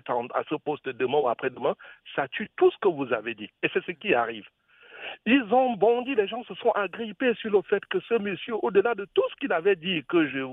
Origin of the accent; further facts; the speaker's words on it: Cameroon; now in France; moi je suis Camerounais et puis je vous téléphone de la région parisienne.